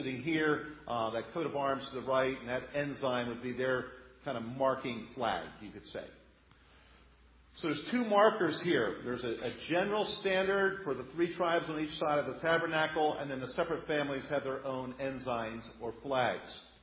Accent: United States; if that doesn't bring tears to your eyes, I'm not sure what would as an American.

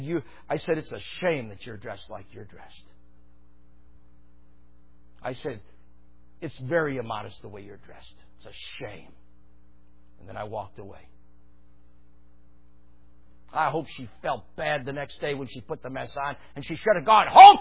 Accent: New York, United States; I don't know how it's supposed to be said. I'm from New York.

